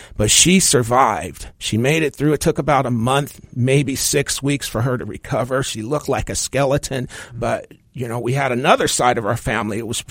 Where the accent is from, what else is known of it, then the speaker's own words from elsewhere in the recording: Indianapolis, Indiana, United States; I grew up in Indianapolis, Indiana. I was born in the 60s